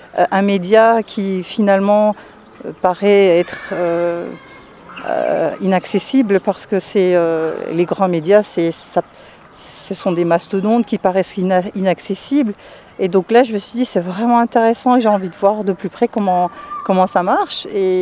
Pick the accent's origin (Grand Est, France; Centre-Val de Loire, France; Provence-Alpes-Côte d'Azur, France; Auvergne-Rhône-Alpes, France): Grand Est, France; Strasbourg; 42 ans. Je suis maman de 3 enfants, originaire de Haute-Pierre. Je suis née, j'ai grandi à Haute-Pierre jusqu'à l'âge de 25 ans à peu près. Après, je me suis installée sur le quartier de la Méno. Et aujourd'hui, je suis avec Bolsheim.